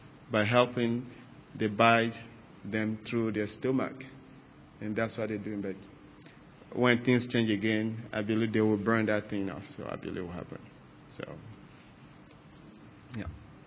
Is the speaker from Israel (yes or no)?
yes; Jerusalem, Jerusalem District, Israel; the Lord will make a way for me to bring them to my hometown, Jerusalem, for them to see where I come from